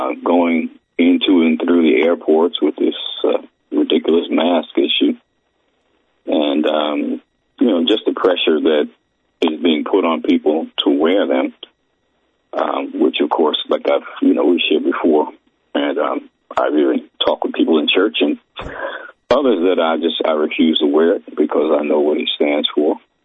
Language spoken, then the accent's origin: English; Brooklyn, New York, United States; Yeah, well, of course, I'm from New York. I'm from Brooklyn. And in my growing up there